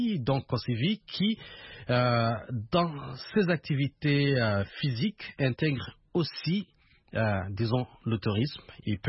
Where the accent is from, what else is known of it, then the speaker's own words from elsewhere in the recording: Burundi; je sais que dans mon pays d'origine, par exemple au Burundi